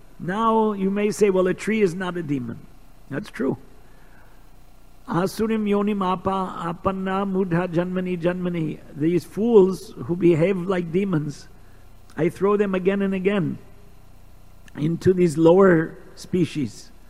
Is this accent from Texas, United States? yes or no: no; Evanston, Illinois, United States; I grew up in Evanston, they called it the city of churches and trees.